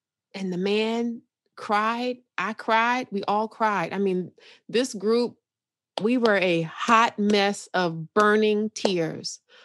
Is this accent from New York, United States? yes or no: yes; Bronx, New York, United States; born there; I was born in the Bronx, but I've lived all over this world, all over the country rather